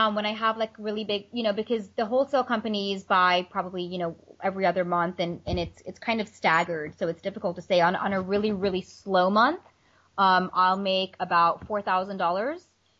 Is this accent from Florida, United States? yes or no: yes; Orlando, Florida, United States; So I ended up moving back to my hometown, which is, in Orlando, Florida.